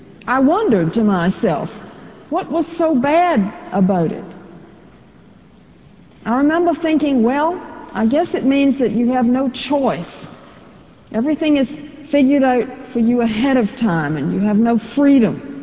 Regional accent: Virginia, United States; Now, when I was growing up in Southside, Virginia, long ago, I didn't know a single Presbyterian.

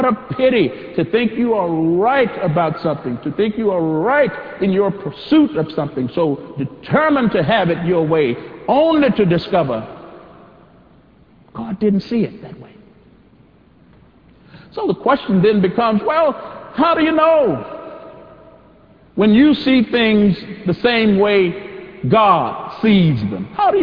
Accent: Corpus Christi, Texas, United States; In my home state of Texas, there was a man in my hometown of Corpus Christi who told us near the end of his life that he felt he had been a failure.

